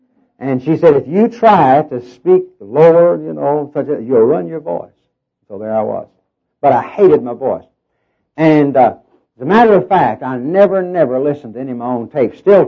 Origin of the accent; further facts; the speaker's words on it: Arkansas, United States; also born or lived in Oklahoma, United States; now in Texas, United States; I was born in Oklahoma, raised in Arkansas, and live in Texas.